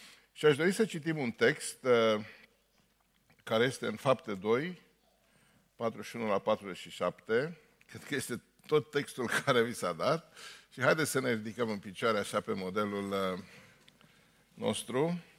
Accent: Bucharest, Romania; eu fiind bucureștean, deși familia mea e de pe aici, dar eu m-am născut în București, am crescut ca bucureștean

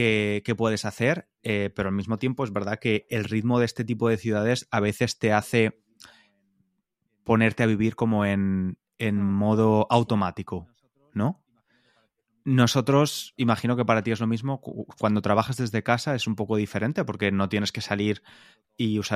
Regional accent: Valencia, Valencian Community, Spain; also born or lived in London / Barcelona; yo vivo, soy de Valencia, que es la tercera ciudad más grande de España, y el resto de mi vida he vivido en Londres casi 10 años y en Barcelona durante un año y algo. O sea, siempre he vivido en ciudades

